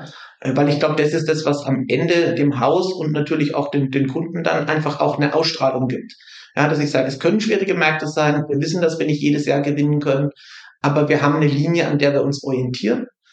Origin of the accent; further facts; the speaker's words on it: Schweinfurt, Bavaria, Germany; born there; weil ich gebürtig aus Schweinfurt komme. Insofern weggegangen und dann hat es mich wieder eingeholt ins Frankenland.